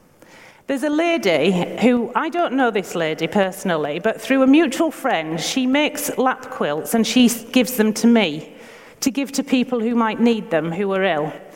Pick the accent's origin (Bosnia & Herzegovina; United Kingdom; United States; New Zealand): United Kingdom; Yorkshire and the Humber; accent: Yorkshire; That word "are," A-R-E, a bit hard to understand because of my Yorkshire accent, but it's so important.